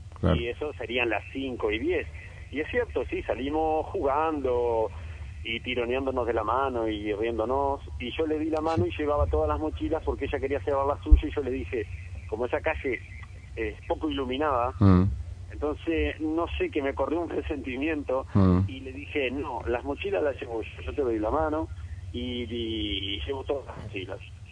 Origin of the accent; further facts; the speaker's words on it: Tacuarembó, Uruguay; born there; now in El Pinar, Uruguay; yo nací en Tacuarembó pero vivo en Alpinar